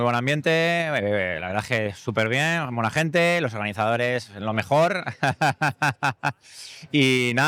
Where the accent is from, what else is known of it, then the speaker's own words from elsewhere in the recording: Madrid, Community of Madrid, Spain; Vengo de Madrid.